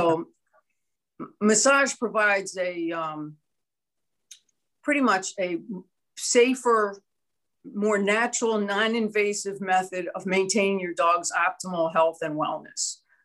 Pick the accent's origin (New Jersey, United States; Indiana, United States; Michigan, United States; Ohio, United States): New Jersey, United States; Well, I grew up in New Jersey, and growing up, I had a fondness of animals